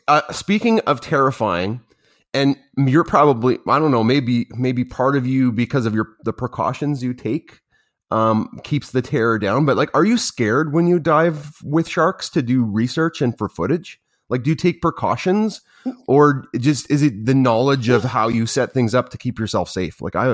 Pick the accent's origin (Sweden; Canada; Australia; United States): Canada; Alberta; I'm from Alberta, Canada